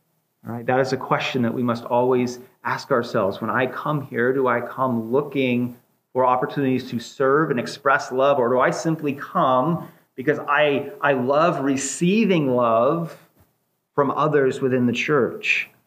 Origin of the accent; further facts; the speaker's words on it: Bible Belt, United States; I came from the Bible Belt. There's churches on every corner, and people would leave churches from everything to do with being offended to this church has a better coffee shop.